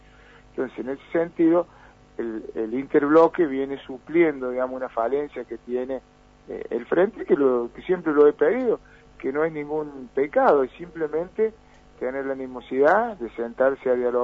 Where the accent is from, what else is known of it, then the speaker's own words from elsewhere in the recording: San Luis, Argentina; y somos gente de San Luis, no podemos fustigar